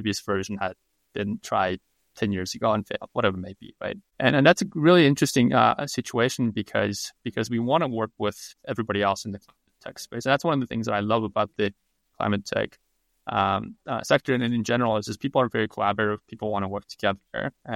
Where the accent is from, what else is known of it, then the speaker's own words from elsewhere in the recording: Mongolia; So I was actually born and raised in Mongolia during a very interesting time when Mongolia was going through this incredible change and disruption.